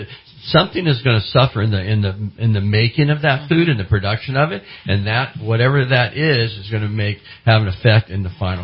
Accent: San Jose, California, United States; born there; I think that's where I was named after since I was born in San Jose.

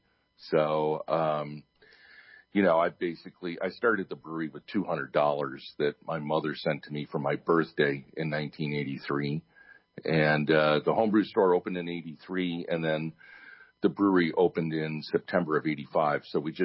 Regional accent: Illinois, United States; moved away as an adult; also born or lived in Michigan; You know, I grew up in Illinois. I came to college in Michigan.

